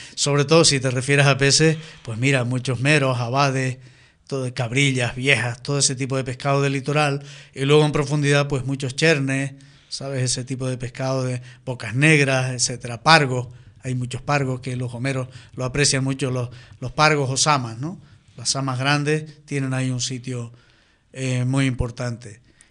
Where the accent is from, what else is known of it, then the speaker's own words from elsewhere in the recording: Valle Gran Rey, Canary Islands, Spain; cuando yo era un chico, yo soy de Valle Gran Rey, vivía allí y lo veía claramente